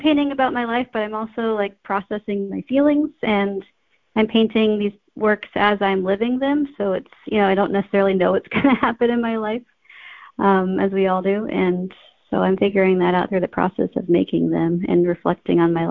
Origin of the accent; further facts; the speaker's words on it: Texas, United States; So I grew up in Texas, and that's where I met my teacher, Yannick, in high school